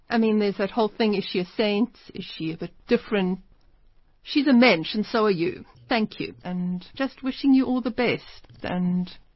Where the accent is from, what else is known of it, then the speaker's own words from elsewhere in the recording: Pretoria, Gauteng, South Africa; born there; I was born in Pretoria in 1969 at the HF of Vut Hospital.